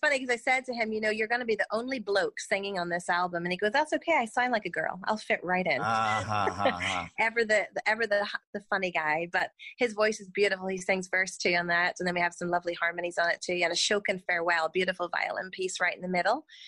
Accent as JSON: {"language": "English", "country": "Ireland", "said": "I am very Irish. I'm about as Irish as they come, I think."}